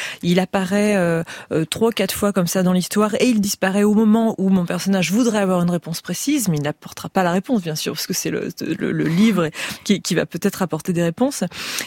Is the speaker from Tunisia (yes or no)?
no; France